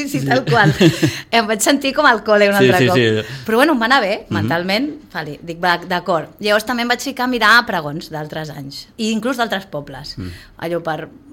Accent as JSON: {"language": "Catalan", "town": "Sitges", "region": "Catalonia", "country": "Spain", "said": "em coneixeu i tal, soc de Sitges"}